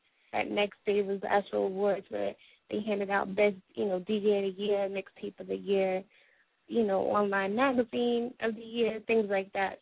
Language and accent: English; Killeen, Texas, United States; I'm from the Texas area. So shout out to Killeen, Texas, that's where I'm from.